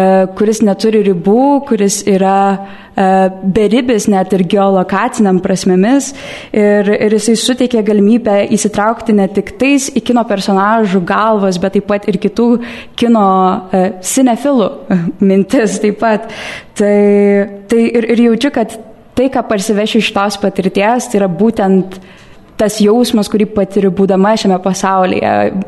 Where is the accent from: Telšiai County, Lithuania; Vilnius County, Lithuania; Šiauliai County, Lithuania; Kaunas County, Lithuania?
Vilnius County, Lithuania; Vilnius; aš esu Vilnietė ir šiaip studijuoju filosofiją